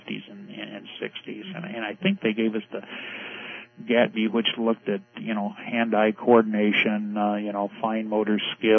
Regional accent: South Bend, Indiana, United States; I grew up in South Bend.

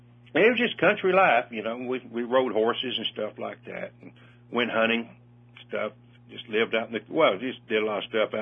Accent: Joinerville, Texas, United States; also born or lived in Tyler; I said I was born in Tyler. I grew up in a little place called Joinerville, Texas.

